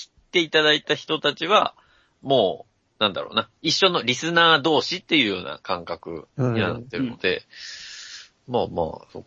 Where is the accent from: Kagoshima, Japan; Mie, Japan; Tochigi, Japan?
Mie, Japan; 僕も三重出身なんです